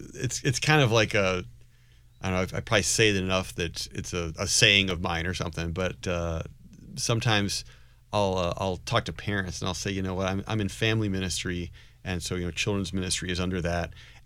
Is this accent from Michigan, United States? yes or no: yes; Detroit, Michigan, United States; It was a former porn theater in the city of Detroit, where I'm from the Detroit area